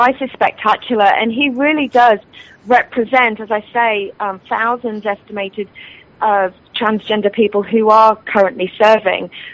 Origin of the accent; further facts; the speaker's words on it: United Kingdom; moved away as an adult; now in United States; I actually have not lived in the UK since 1998. I know that my accent is still pretty strong, and so I've lived most of my adult life and career here in the United States, so my culture has become Americanized.